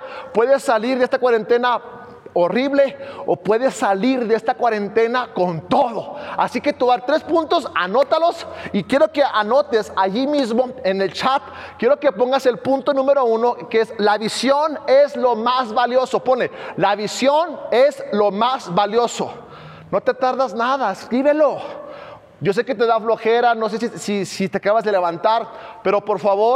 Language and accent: Spanish; United States; Soy un gringo de cascarón, mexicano de corazón.